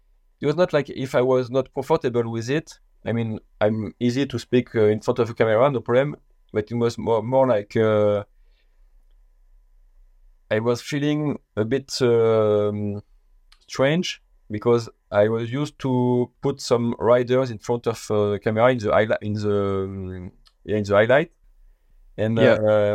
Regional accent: La Torche, Brittany, France; I grew up in La Torche. Maybe most of the people who have a windsurf background know La Torche. It is a famous spot in Brittany, so northwest France.

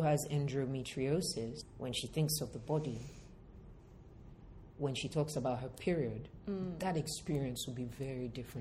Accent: Nigeria; I'm from Nigeria, and in Nigeria, I have really close friends that are Muslims.

